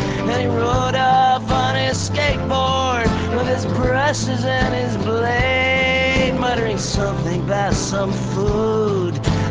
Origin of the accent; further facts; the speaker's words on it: Midwest, United States; No, I grew up in the Midwest.